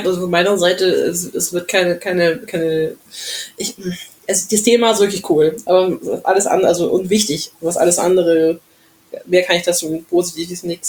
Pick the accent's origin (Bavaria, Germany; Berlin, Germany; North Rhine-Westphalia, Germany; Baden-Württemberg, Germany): Bavaria, Germany; ich komme ja aus dem Allgäu.